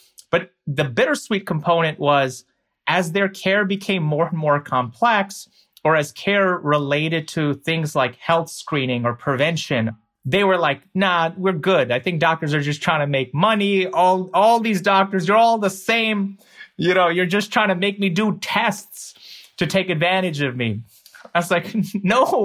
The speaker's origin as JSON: {"language": "English", "country": "United States", "said": "and I'm an American, a Muslim, an obedient son"}